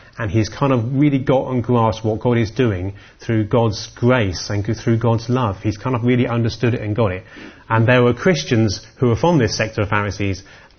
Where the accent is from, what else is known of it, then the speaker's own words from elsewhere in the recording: United Kingdom; Because we're a bit afraid. Us being British, we're not so good at a confrontation, are we really?